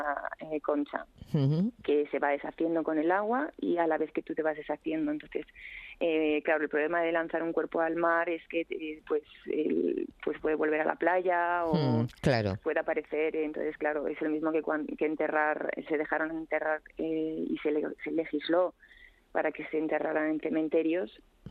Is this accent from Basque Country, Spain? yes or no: no; Castile and León, Spain; Yo vivía en mi pueblo, en León